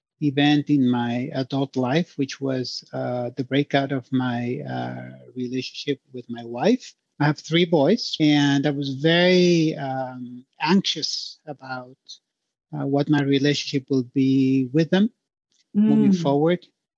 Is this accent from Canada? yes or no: no; Mexico; I came from Mexico originally. And in Mexico at the time when I was growing up, the president was omnipotent.